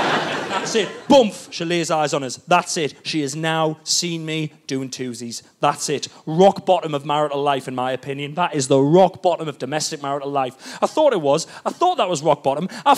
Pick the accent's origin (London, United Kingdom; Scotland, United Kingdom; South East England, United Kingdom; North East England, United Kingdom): North East England, United Kingdom; accent: Geordie; presumably they heard my accent and thought, he's a Geordie, so therefore a racist.